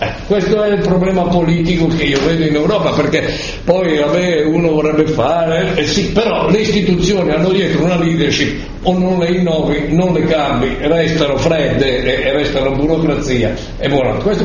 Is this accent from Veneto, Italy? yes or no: no; Sesto San Giovanni, Lombardy, Italy; io sono di Sesto San Giovanni, ecco.